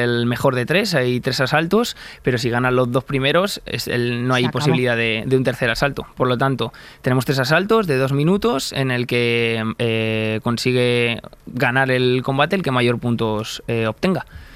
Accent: Meco, Community of Madrid, Spain; yo soy de Meco

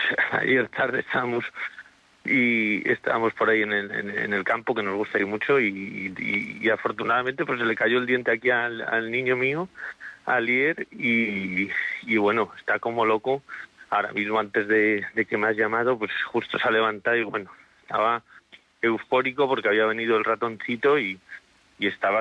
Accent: Villaseco de los Gamitos, Castile and León, Spain; desearle a mi pueblo, a Villaseco de los Gamitos, un feliz 2026

